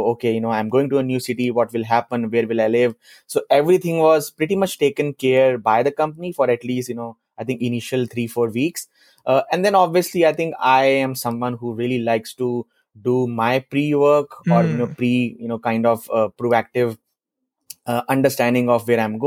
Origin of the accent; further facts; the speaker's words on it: Delhi, India; English is a second language; also born or lived in Germany; I was born and brought up in Delhi. You know, have spent I think most of my time in Delhi with my parents, and then obviously I moved to different you know cities to work. I moved to Germany to do my master.